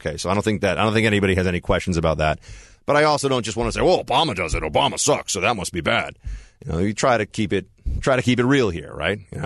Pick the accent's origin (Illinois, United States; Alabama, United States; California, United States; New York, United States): New York, United States; But let's also talk about how I grew up in New York and I'm a very reasonable fellow.